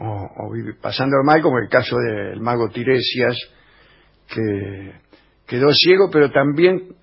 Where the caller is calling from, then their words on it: Mendoza, Argentina; de Mendoza, mensaje para … quiero que toque … mi canción preferida